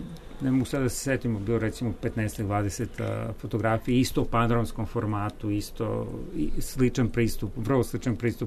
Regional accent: Belgrade, Serbia; now in Vancouver, Canada; ja sam formiran u Beogradu, odrastao sam u Beogradu

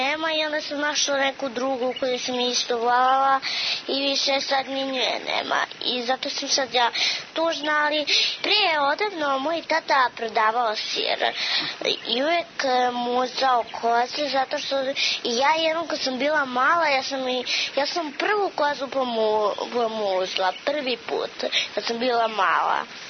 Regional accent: Rudnik, Šumadija, Serbia; Ja sam sa Rudnika i živim sa mamom, tatom i sa batom.

